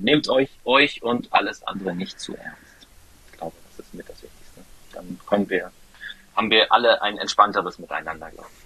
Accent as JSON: {"language": "German", "region": "Hamburg", "country": "Germany", "tie": "born there", "said": "als geborener Hamburger, als Norddeutscher, würde ich gerne auf dem Rathausmarkt einlaufen tatsächlich."}